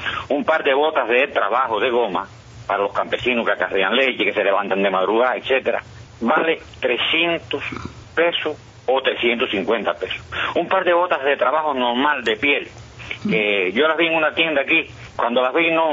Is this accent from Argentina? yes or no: no; Cuba; Yo no tengo tractor, pero soy cubano y lo sé porque lo oigo decir.